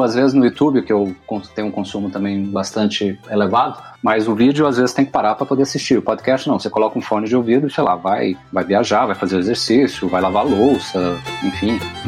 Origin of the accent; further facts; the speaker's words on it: Mineiros, Goiás, Brazil; born there; now in Rio Verde, Brazil; depois ele muda para Mineiros, onde eu nasci, inclusive, e depois ele fixa em Rio Verde, né? Onde eu tenho moradia hoje também.